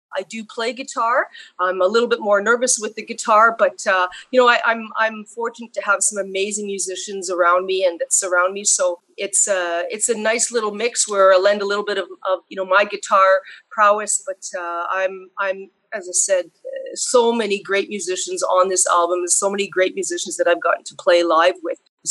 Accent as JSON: {"language": "English", "town": "Sudbury", "region": "Ontario", "country": "Canada", "tie": "born or raised there", "also_born_or_lived": "Ottawa", "said": "So yeah, Sudbury was my hometown, but I made it to Ottawa"}